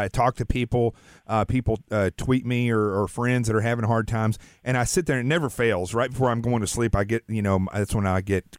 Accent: Arkansas, United States; I was raised in Arkansas, and it is inbred in us from a very young age to say whatever's on your mind.

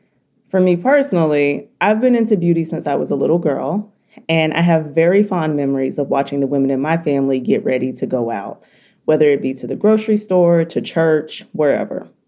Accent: the South, United States; We're Black and from the South, so you know.

